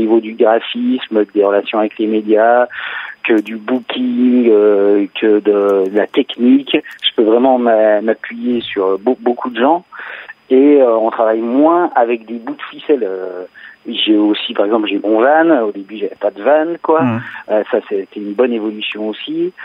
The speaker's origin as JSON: {"language": "French", "town": "Nîmes", "region": "Occitanie", "country": "France", "said": "Ils sont de Nîmes. Ils sont de Nîmes. Je suis de Nîmes."}